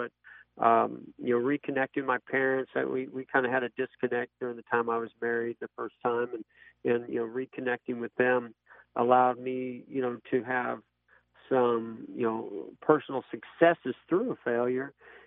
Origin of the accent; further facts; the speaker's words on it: California, United States; also born or lived in Indiana; You know, as a kid growing up in California, I was a big fan of the Indianapolis 500.